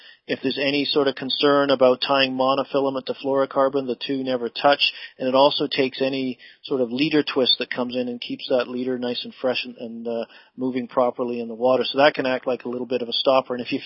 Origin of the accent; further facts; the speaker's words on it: Nottingham, East Midlands, United Kingdom; My hometown, my home country.